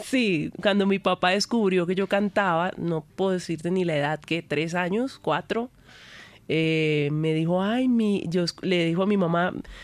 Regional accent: Bogotá, Colombia; also born or lived in Quibdó; yo nací, mi hermano nació aquí en Bogotá, yo nací en Quibdó por cosas de la vida que pasaron, pero nos criamos, los primeros años los pasamos aquí en Bogotá.

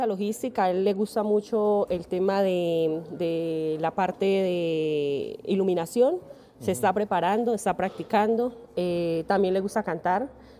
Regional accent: Tame, Arauca, Colombia; Yo soy tameña nata

